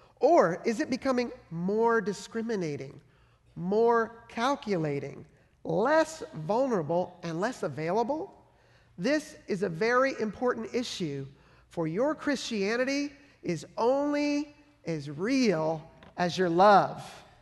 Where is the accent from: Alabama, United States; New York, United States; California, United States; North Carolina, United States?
California, United States; San Francisco; born there; when I was born in 1970 in San Francisco